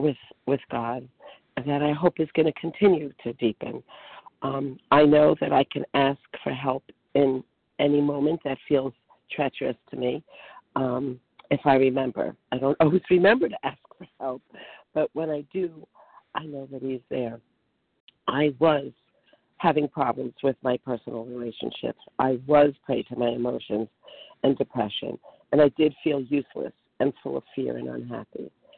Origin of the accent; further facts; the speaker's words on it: New Jersey, United States; compulsive overeater from … from New Jersey.